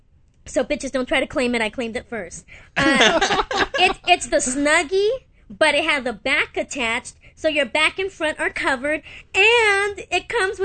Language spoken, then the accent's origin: English; Los Angeles, California, United States; also born or lived in Mexico; I was born in Mexico, but grew up in Los Angeles.